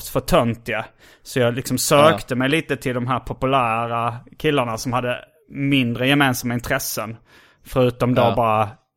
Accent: Hjärup, Skåne, Sweden; also born or lived in Lund; jag flyttade från Järup där mitt trasdockegäng var.

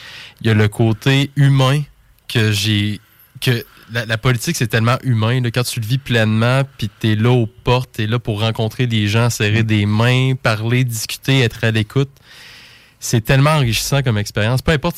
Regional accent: Lévis, Quebec, Canada; Puis pour moi, Lévis, c'est ma ville, c'est ma place.

